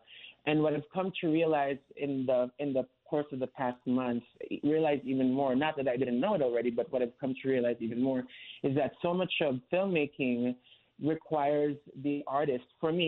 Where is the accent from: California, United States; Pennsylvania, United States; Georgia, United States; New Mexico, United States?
California, United States; Los Angeles; I come from Los Angeles, California, where we don't have as much access to nature in the same way that we have here.